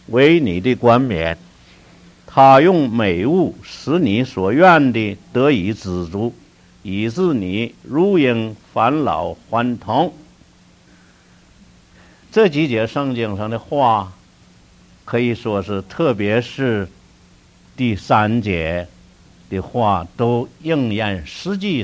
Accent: China; 在我们中国那个旧式家庭里面呢，有许多的家庭，这个家主人信什么教啊，这个全家人也就是信什么教。

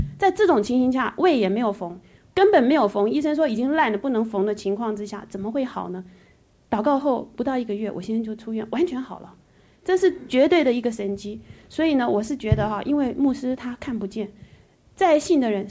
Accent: Taiwan; 我是从台湾来的。

